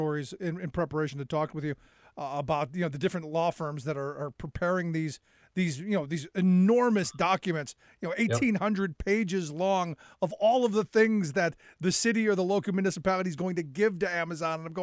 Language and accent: English; Cleveland, Ohio, United States; You know, I grew up in Cleveland during, you know, most of my life